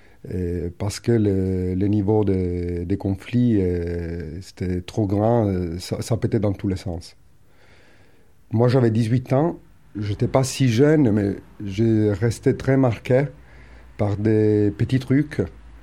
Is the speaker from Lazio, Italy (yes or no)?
no; Palermo, Sicily, Italy; French is a second language; je viens de Palermo